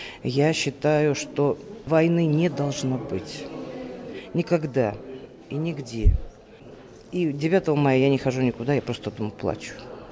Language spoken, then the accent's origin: Russian; Samara, Samara Oblast, Russia; В детстве я жила в Самаре